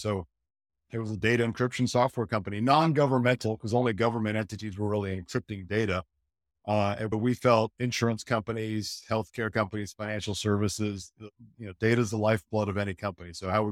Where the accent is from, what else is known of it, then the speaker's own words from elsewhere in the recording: Illinois, United States; So grew up in the Midwest, outside of Chicago. Was born out there in the city of Broad Shoulders and went to school, undergraduate, University of Iowa, graduate degree, Notre Dame